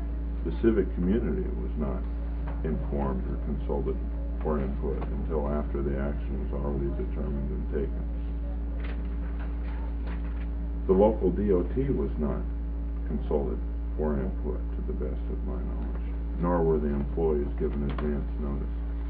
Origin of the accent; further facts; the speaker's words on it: Valdez, Alaska, United States; from Valdez.